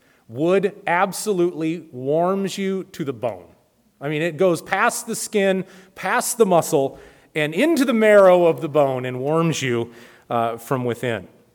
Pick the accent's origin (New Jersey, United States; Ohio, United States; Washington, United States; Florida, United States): Washington, United States; Spokane; growing up in the Spokane area, we had our fair share of winter weather.